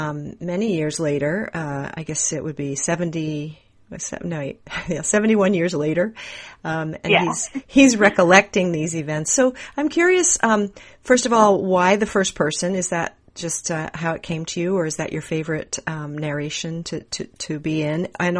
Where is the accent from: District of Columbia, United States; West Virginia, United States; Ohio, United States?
Ohio, United States; Newark; I'm from Ohio. I'm from Newark, Ohio, which is just east of Columbus.